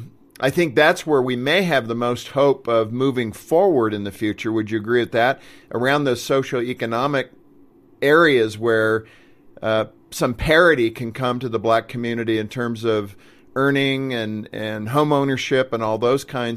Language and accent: English; Compton, California, United States; I grew up in a poor family. I grew up in part in Compton, California. I spent third grade and part of fourth grade there.